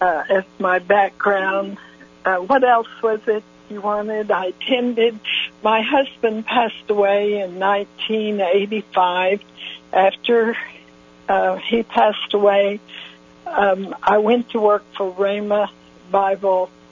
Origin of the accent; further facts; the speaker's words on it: McAlester, Oklahoma, United States; I was born in McAlester, Oklahoma, so I'm an Okie from McAlester. I was raised as Church of Christ.